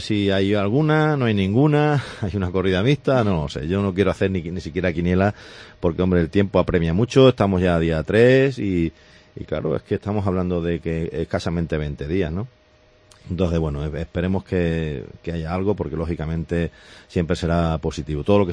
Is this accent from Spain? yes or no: yes; Seville, Andalusia, Spain